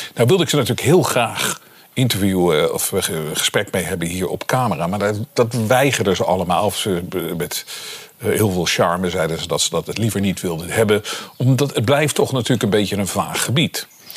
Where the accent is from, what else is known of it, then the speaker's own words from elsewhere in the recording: Netherlands; Wij als Nederlanders waren natuurlijk de enige die dronken